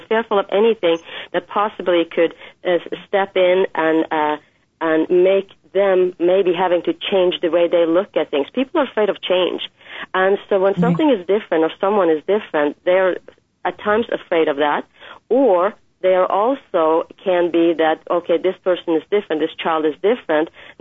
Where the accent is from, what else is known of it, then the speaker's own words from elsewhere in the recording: Norway; I grew up in Norway. And so when I was a little girl, about 12 years old, I started having pen pals from all over the world.